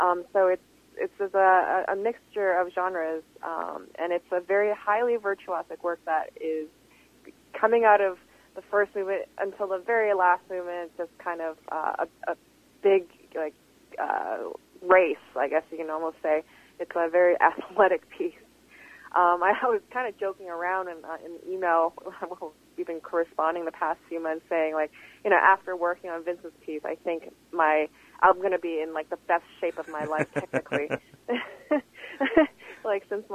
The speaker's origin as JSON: {"language": "English", "town": "Vancouver", "region": "British Columbia", "country": "Canada", "tie": "born or raised there", "also_born_or_lived": "New York, United States", "moved": "as an adult", "said": "I was born in Vancouver and I grew up there until I left and moved to New York for school."}